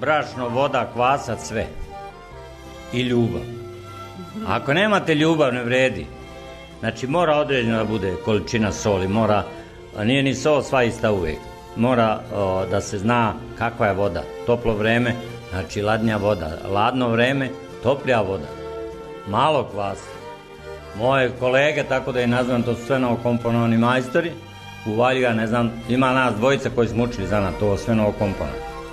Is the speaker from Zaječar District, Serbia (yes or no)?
no; Bačka Palanka, Vojvodina, Serbia; Pokajao sam što sam došao iz Bačke Palanke.